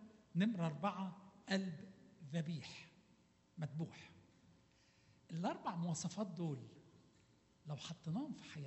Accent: Egypt; عارفين عندنا في مصر يقول له كرمش له عشرينية كده يعني

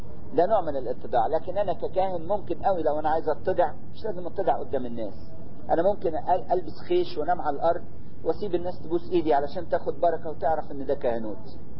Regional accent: Egypt; عندنا في مصر

